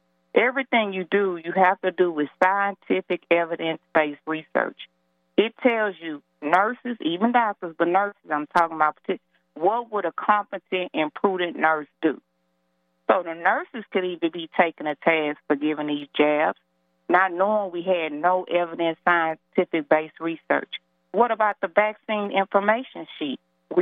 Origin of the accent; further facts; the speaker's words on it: United States; I don't like to call myself black. I am a American.